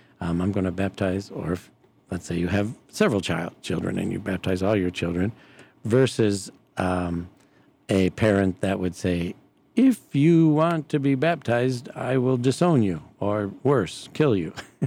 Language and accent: English; United States; born there; I was born here in the United States.